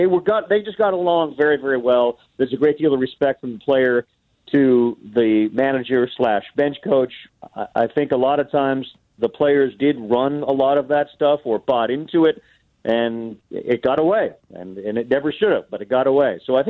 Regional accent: Massachusetts, United States; When I grew up in Massachusetts in the suburbs of Boston

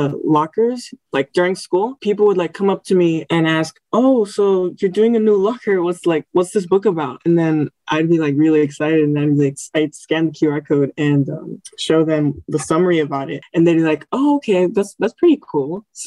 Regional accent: Puerto Rico; first language Spanish; English is a second language; My speech and vocabulary improved a lot because we came from Puerto Rico. So it was kind of a struggle transitioning from speaking all Spanish and then going into a mostly English environment.

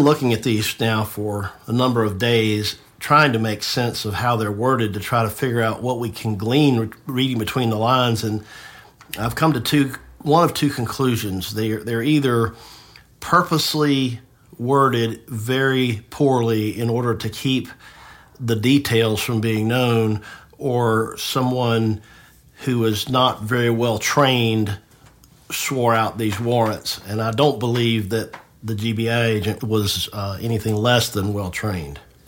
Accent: Tifton, Georgia, United States; I grew up in Tifton, so I know the area.

